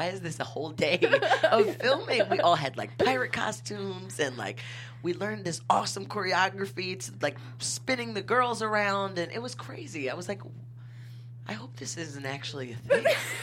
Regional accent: Philadelphia, Pennsylvania, United States; I am from Philly

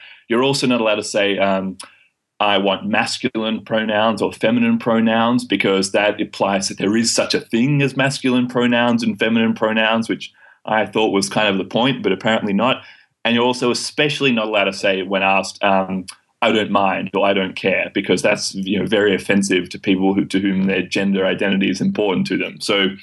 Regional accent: Melbourne, Victoria, Australia; I grew up in the People's Republic of Inner Melbourne

